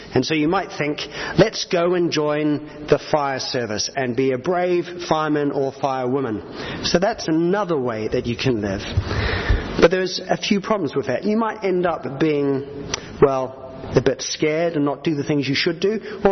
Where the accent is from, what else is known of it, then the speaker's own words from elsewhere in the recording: Australia; also born or lived in New Zealand; When I was growing up in Australia and New Zealand